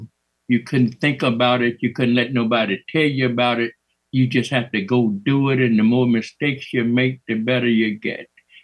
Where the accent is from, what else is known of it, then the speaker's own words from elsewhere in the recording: Mississippi, United States; now in South Bend, United States; I was born and raised and educated in Mississippi. I traveled the world through the Army and learning art. And I ended up in South Bend, Indiana, teaching middle school art and adult basic education.